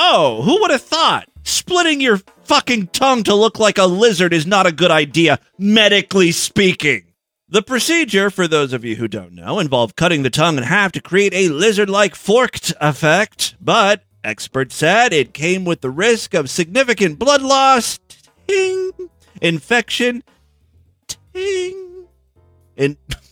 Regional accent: Ohio, United States; I don't mean to be rude, but I grew up in Northeast Ohio. We have lots of Amish people, or Mennonites or something.

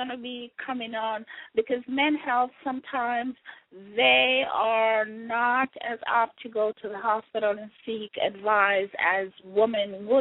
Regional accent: Jamaica; I remember when growing up in Jamaica, you hear people talk about stoppage of water.

